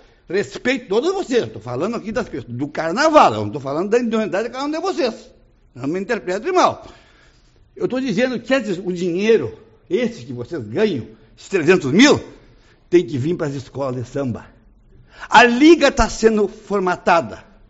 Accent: Uruguaiana, Rio Grande do Sul, Brazil; lá para o Uruguaiana, minha terrinha na fronteira.

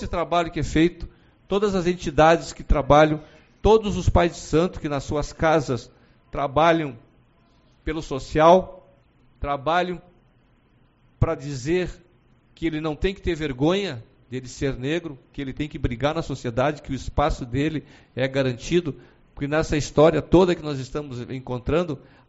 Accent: Rio Grande do Sul, Brazil; E disso, como gaúcho, quem está lá do lado no outro estado

